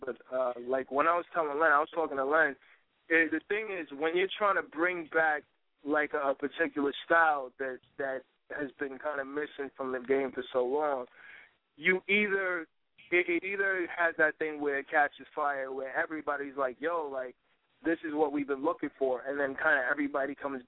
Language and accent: English; New York, United States; we just try to capture that feel like what it was like growing up in New York, like in the summertime